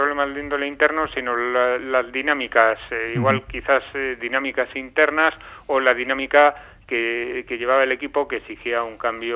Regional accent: Vitoria-Gasteiz, Basque Country, Spain; los dos somos de Vitoria y hemos crecido con el club, ¿no?

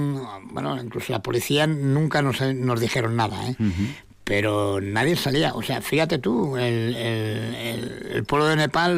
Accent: Spain; como ciudadano español, tengo el mismo derecho que cualquier otra persona en que me repatrien a mi país

